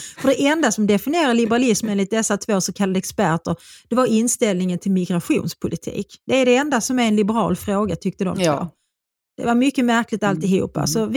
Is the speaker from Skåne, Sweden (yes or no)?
yes; Malmö, Skåne, Sweden; born there; also born or lived in Stockholm; jag är ju född i Malmö och bodde i Malmö tills jag skulle börja skolan. Och sen återvände jag till Malmö så fort jag kunde, det vill säga när jag hade fyllt 18 och slutat gymnasiet och börjat jobba som vårdbiträde på Värnhus sjukhus i Malmö.